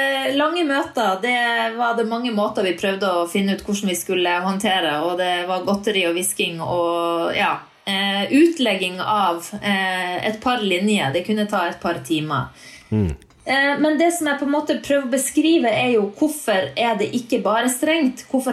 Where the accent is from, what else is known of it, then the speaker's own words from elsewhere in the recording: Norrland, Sweden; för mig som norrlänning så är den här boken också en kärleksförklaring till Nord-Norge